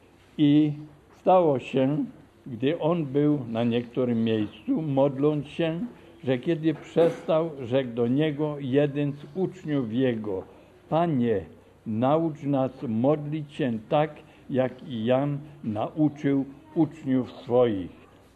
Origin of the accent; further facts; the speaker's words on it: Cieszyn, Silesian Voivodeship, Poland; jestem z Cieszyna, a więc niedaleko stąd.